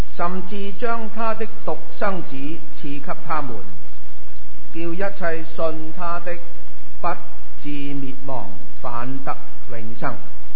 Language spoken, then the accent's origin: Cantonese; China; 好似我哋中国人咧，古代拜天